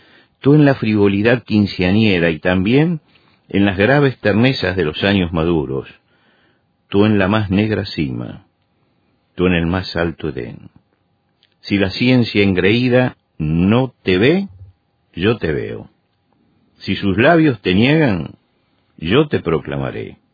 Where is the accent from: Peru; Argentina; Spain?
Argentina